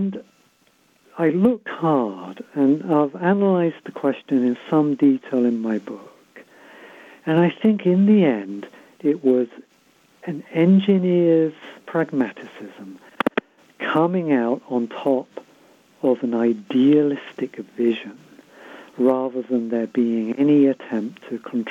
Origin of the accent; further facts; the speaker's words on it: United Kingdom; I am not an American. I'm British, and I was educated in a British university.